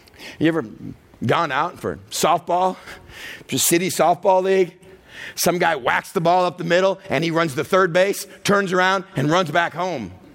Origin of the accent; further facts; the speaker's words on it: Texas, United States; I grew up in the South, in Texas, in this little church that talked about the freedom in Christ